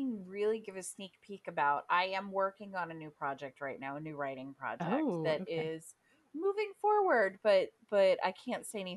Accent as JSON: {"language": "English", "region": "the South", "country": "United States", "said": "I'm from the South, and he was an old redneck man"}